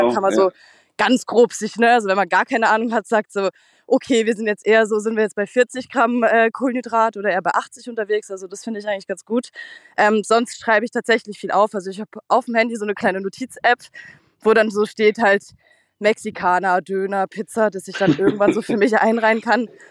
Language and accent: German; Grand Est, France; ich komme aus dem Elsass und jetzt sind wir gerade im französischen Dorf unterwegs.